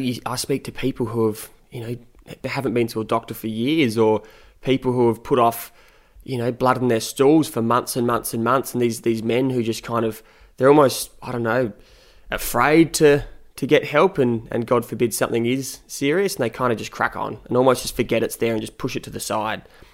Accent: Adelaide, South Australia, Australia; head back to my hometown in Adelaide and crack on with the treatment.

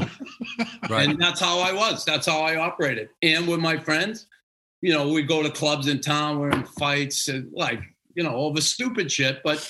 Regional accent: Boston, Massachusetts, United States; But, you know, I grew up in West Roxbury section of Boston.

